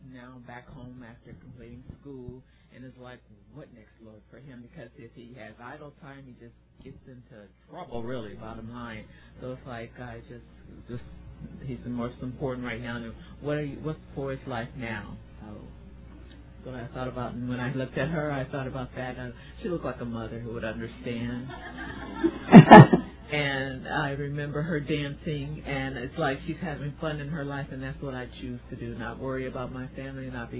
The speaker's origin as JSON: {"language": "English", "town": "San Fernando Valley", "region": "California", "country": "United States", "said": "from San Fernando Valley, California."}